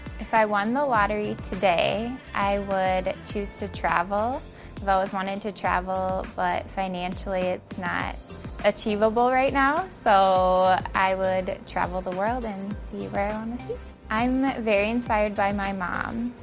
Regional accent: Rochester, Minnesota, United States; This will be my second year with the MVC and I'm from Rochester, Minnesota.

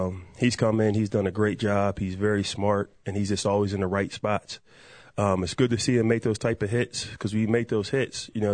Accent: Pittsburgh, Pennsylvania, United States; now in Minnesota, United States; So it was tough because I grew up in Pittsburgh. You know, I'm still a Steelers fan, but I'm just happy just to have a job in Minnesota.

